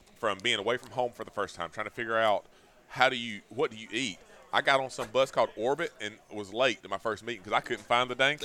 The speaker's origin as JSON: {"language": "English", "town": "Wrightsville", "region": "Georgia", "country": "United States", "said": "So, one, you know, I'm from Wrightsville, Georgia."}